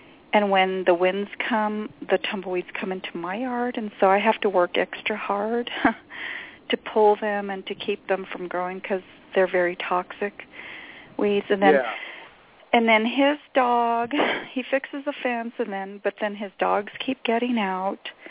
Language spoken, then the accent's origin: English; New Mexico, United States; I'm from New Mexico.